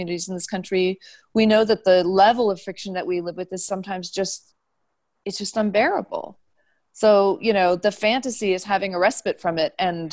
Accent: New Mexico, United States; growing up, because people would always, whenever I would say, we're Indian, they'd say, which reservation? And then I would have to backtrack and say, sorry, we're Indian from India. And it was a whole long explanation.

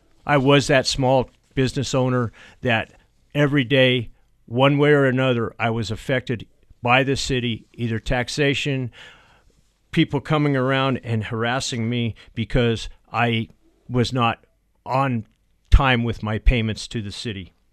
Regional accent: Denver, Colorado, United States; I was born and raised in North Denver and have lived here my whole life.

